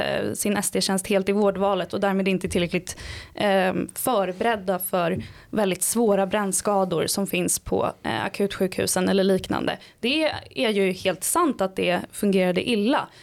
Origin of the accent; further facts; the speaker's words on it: Stockholm, Stockholm County, Sweden; så jag skulle säga också att vi har väldigt högt ställda krav som stockholmare.